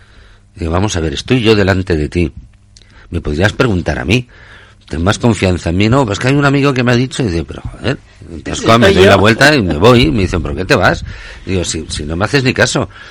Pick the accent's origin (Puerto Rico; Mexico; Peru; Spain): Spain; Perdón, yo soy español, la culpa siempre es de los demás.